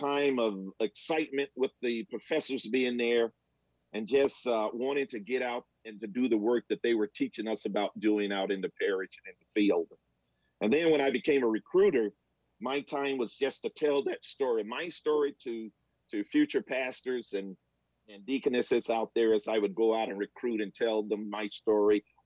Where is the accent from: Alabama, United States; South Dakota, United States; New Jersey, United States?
Alabama, United States; Montgomery; I grew up in Montgomery, Alabama.